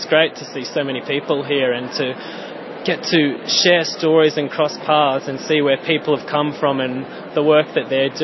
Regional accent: Brisbane, Queensland, Australia; now in Ireland; I'm from Brisbane in Australia, and I'm serving with Net Ministries here in Ireland for the next 6 months

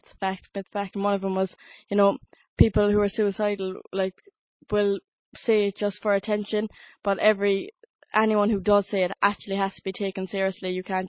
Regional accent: Cobh, Munster, Ireland; we're from Cove, and I'm telling you, there are no, like, youth cafes or places people can just go

